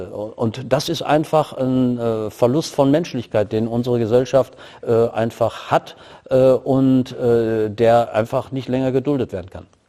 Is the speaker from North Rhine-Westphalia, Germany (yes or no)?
yes; Herford, North Rhine-Westphalia, Germany; Ich komme aus Herford bei Bielefeld.